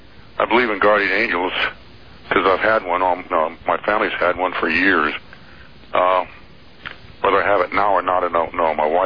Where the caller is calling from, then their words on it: Florence, Oregon, United States; I'm in Florence, Oregon.